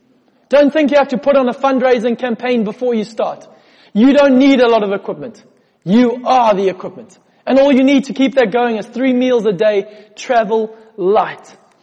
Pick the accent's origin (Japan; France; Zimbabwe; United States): Zimbabwe; We had a TV show in Zimbabwe. I grew up in Zimbabwe.